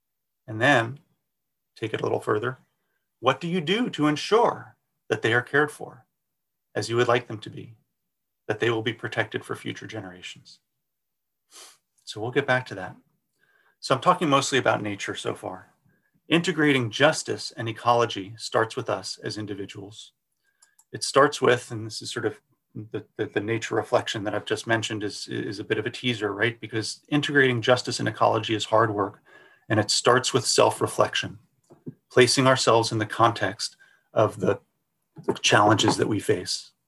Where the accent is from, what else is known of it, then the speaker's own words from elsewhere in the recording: New York City, New York, United States; So I grew up in Brooklyn, New York. So you couldn't go whale watching in New York when I was growing up